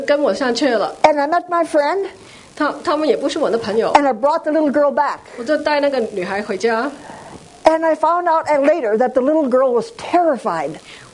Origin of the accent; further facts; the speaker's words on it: Wisconsin, United States; And our home is about 18 miles north of there.